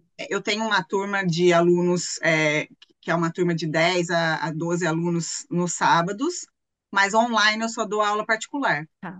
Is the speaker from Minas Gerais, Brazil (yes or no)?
no; Aguaí, São Paulo, Brazil; Meu sotaque vem lá do interior de São Paulo, eu sou de uma cidade chamada Aguaí, tem mais ou menos uns 35 mil habitantes. E foi lá que eu nasci, fui criada e foi lá que eu me descobri como professora também.